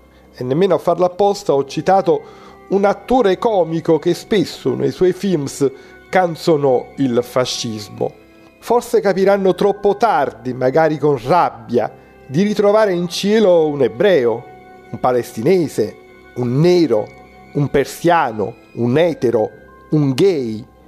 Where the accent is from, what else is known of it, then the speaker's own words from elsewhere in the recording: Naples, Campania, Italy; da napoletano con la mia cultura spiccia